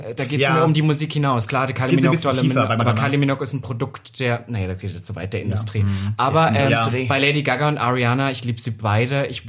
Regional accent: Halle, Saxony-Anhalt, Germany; Ja, und ich komme ja aus dem Osten. Also Sachsen-Anhalt, aus Halle, um genau zu sein.

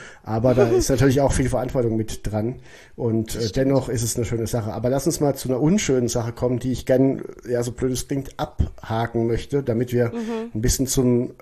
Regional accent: Odenwald, Germany; Ich komme ja aus dem Odenwald.

